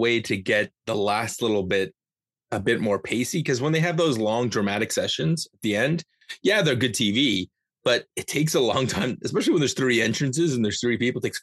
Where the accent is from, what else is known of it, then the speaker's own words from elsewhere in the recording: Canada; Because we're Canadian.